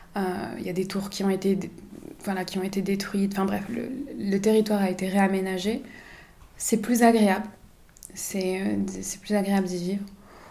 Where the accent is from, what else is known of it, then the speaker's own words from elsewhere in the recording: France; born there; Je suis française, je suis née ici.